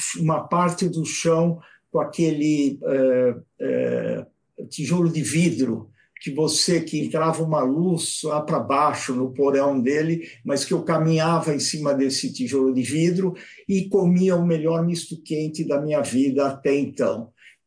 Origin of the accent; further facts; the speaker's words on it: São Paulo, Brazil; born there; Eu nasci no Bom Retiro, de uma família bastante simples, né? De um pai que chegou aqui no Brasil em 47, depois da Segunda Guerra